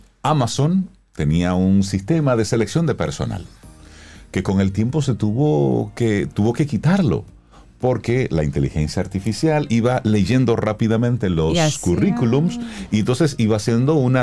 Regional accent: Salcedo, Hermanas Mirabal, Dominican Republic; Soy de Salcedo.

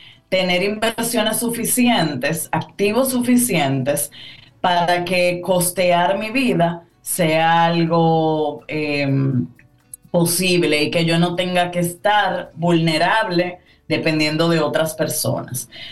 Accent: Dominican Republic; Como dominicanos somos muy dados a tener todo

